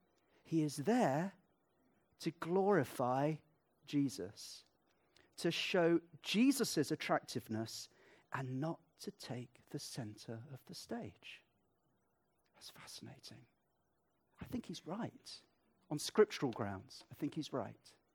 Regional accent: United Kingdom; Because we're British, we're Westerners, we've got a tendency to separate and compartmentalize.

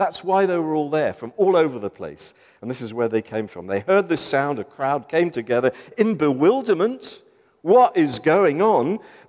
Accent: South West England, United Kingdom; And I'm not going to give an example of who we as Cornish people would think, let alone English.

